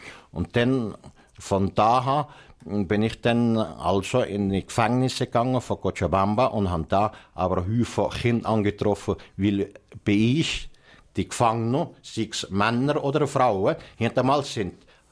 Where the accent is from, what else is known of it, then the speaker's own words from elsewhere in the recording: Valais, Switzerland; Als Walliser haben wir ja nie ein schönes Wallis vergessen.